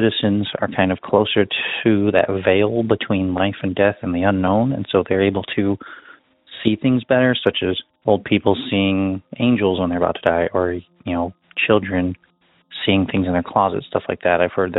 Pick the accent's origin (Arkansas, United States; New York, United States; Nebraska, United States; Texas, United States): Nebraska, United States; I am from Nebraska and just recently got into your podcast